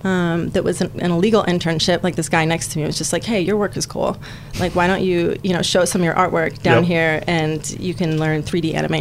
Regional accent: Angels Camp, California, United States; I'm from Angels Camp

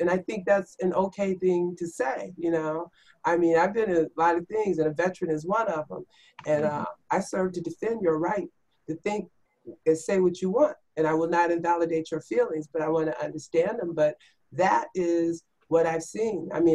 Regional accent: United States; As an American, I have a right to the same privileges that you have.

